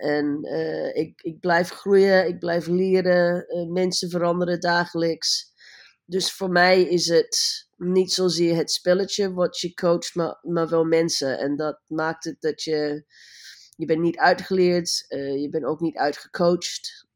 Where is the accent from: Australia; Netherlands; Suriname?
Australia; Sydney, New South Wales; ik ben geboren in Sydney en daar opgegroeid.